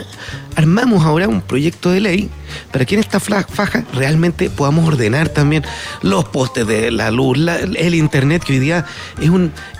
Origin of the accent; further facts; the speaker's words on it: Valparaíso, Chile; Yo hago pan batido, porque aquí yo soy porteño.